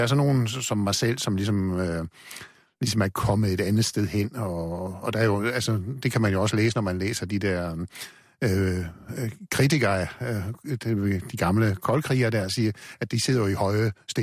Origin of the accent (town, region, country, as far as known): Central Denmark Region, Denmark